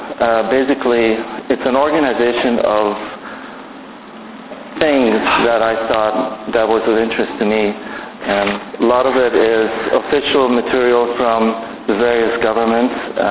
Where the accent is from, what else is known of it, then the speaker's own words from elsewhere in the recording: Canada; also born or lived in Hungary; coming from Hungary, moving to the West as a refugee, and growing up in Canada.